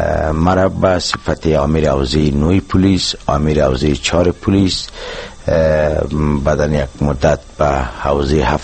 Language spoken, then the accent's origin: Persian; Afghanistan; ما از افغانستان هستیم